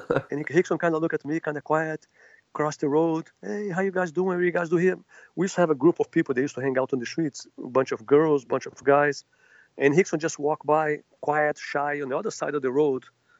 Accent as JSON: {"language": "English", "region": "Rio de Janeiro", "country": "Brazil", "tie": "born or raised there", "said": "I grew up in Rio de Janeiro, pretty tough place."}